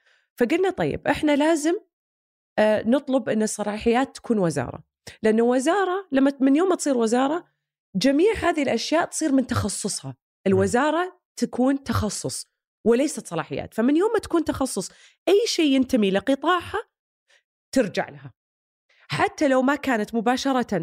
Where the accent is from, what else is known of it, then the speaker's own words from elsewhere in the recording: Saudi Arabia; شيء إحنا فخورين فيه كلنا كسعوديين